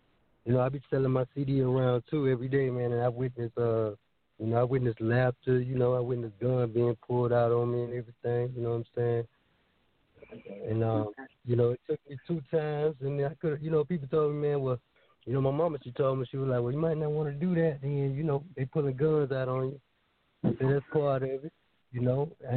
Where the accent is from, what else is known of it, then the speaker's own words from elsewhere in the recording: Tallahassee, Florida, United States; now in Alabama, United States; I'm calling. Actually, I'm in Alabama, but, you know, I'm from Tallahassee, Florida.